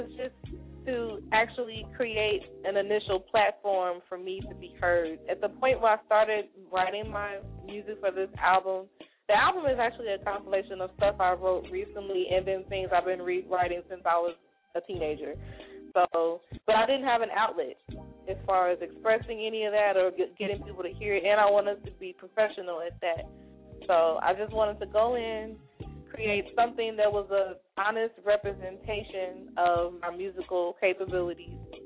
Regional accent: Chicago, Illinois, United States; born there; I was born in Chicago and all of my family is still there.

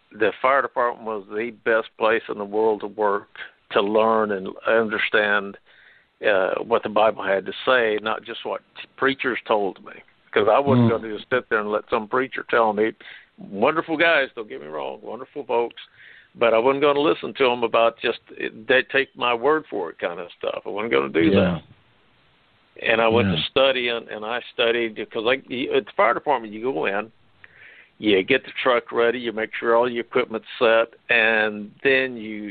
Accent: Lawton, Oklahoma, United States; I grew up in Lawton, Oklahoma. I graduated from high school in 1973. I got an associate degree in basket weaving and pee-pee pitching here in Oklahoma.

